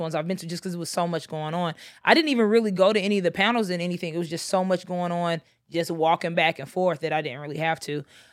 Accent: Texas, United States; And I am from Texas, and I was people would not believe in me. I'm like, Texas hot.

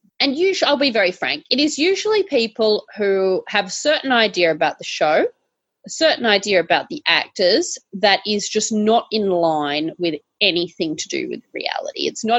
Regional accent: Australia; I'm Australian.

